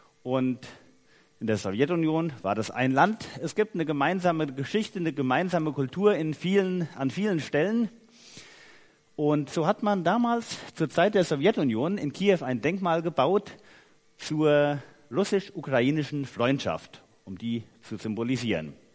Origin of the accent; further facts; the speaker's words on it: Haiger, Hesse, Germany; Ich komme aus Haiger Sechshelden und bin verheiratet, habe zwei Mädels, 10 und 13 Jahre alt